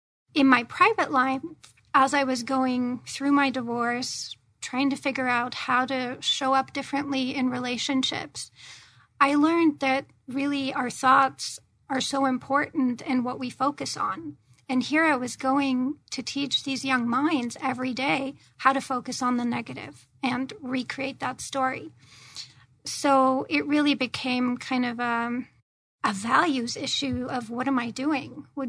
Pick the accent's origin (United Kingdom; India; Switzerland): Switzerland; also born or lived in California / Rhode Island / Illinois; now in United States; I grew up in Switzerland.